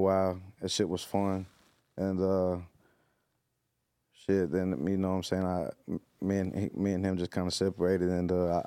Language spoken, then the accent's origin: English; Bay City, Texas, United States; I'm from Bay City, Texas.